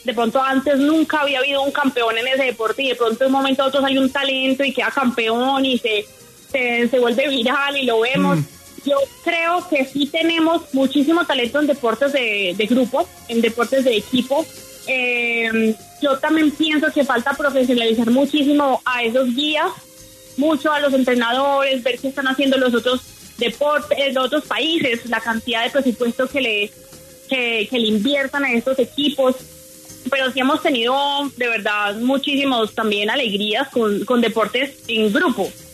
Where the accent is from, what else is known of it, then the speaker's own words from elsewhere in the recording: Colombia; Muchas veces como buenos colombianos como soy yo también